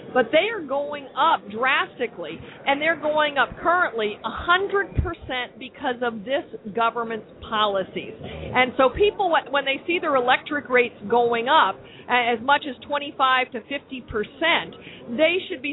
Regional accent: New Mexico, United States; Mitt Romney's energy plan was just released on Thursday in my home state of New Mexico.

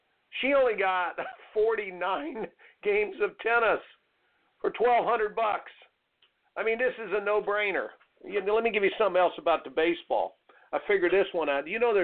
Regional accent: Indiana, United States; I grew up in Indiana playing basketball. I grew up in Indiana.

